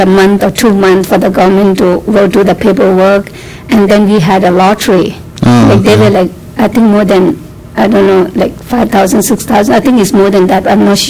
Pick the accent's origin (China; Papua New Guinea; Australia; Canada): China; Tibet; now in Oregon, United States; I'm from Tibet.